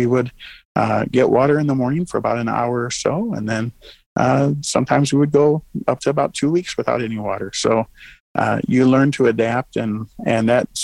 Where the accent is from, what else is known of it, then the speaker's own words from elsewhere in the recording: Florida, United States; also born or lived in Michigan / Missouri; Well, actually, I was born in Michigan and around the Detroit area, but I grew up down in Florida and wound up in this area back in 1985, I guess, when I was in the military.